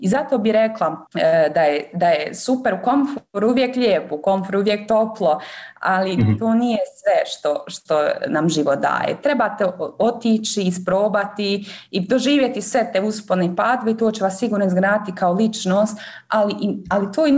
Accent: Bosnia & Herzegovina; U Evropskom parlamentu sam se zaposlila kao Bosanka i Hercegovka i trebalo je posebno odobrenje da se zaposlim, jer nisam državljanka Evropske unije

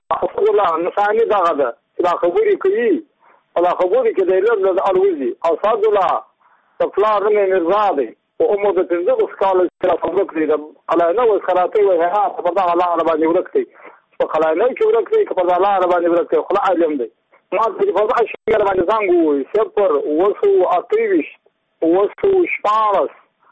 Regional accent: Muqur, Badghis, Afghanistan; زه په خپله د بادغیس یو ولایت یم د مقر د ولسوالۍ یم.

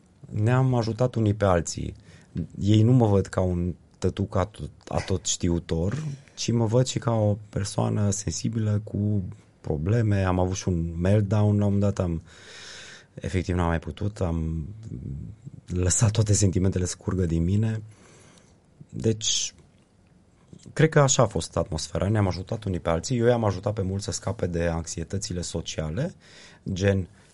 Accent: Transylvania, Romania; Eu am crescut în Ardeal, nemți, unguri, romi, diversitatea asta m-a pasionat.

